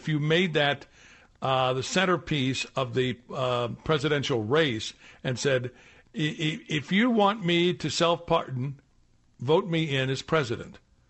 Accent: St. Louis, Missouri, United States; I'm from St. Louis, so I'm actually a Blues fan.

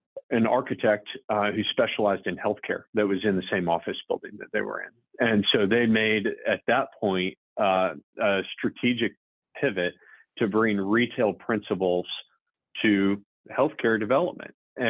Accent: Virginia, United States; also born or lived in Michigan; I am originally from Michigan, but for the most part have grown up in Virginia.

